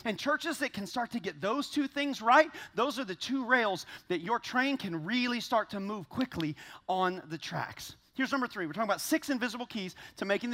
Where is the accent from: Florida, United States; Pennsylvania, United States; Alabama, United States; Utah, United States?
Florida, United States; I'm from Florida